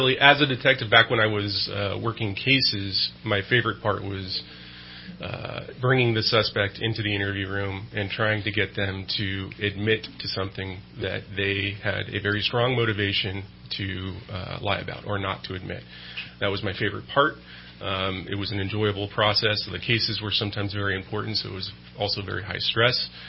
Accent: Palo Cedro, California, United States; grew up in the area. We grew up in Palo Cedro. So, you know, hometown kid. Went to Foothill High School.

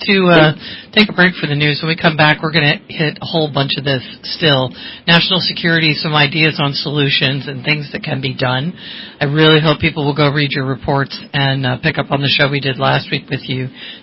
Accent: Connecticut, United States; Yeah, I grew up in Connecticut, and we had a tank of oil in our basement

